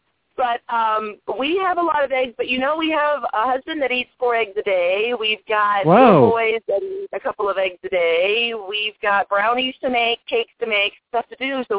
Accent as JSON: {"language": "English", "town": "Aurora", "region": "Colorado", "country": "United States", "said": "from Aurora, Colorado"}